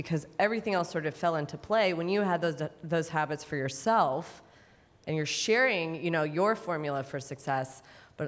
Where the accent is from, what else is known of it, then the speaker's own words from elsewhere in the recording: Jacksonville, United States; I'm from Jacksonville.